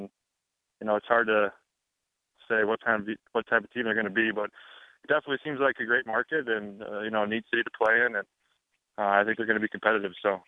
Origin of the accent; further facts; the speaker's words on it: St. Louis, Missouri, United States; also born or lived in Denver, United States; Yeah, well, I was born in Denver, and I moved to St. Louis when I was one.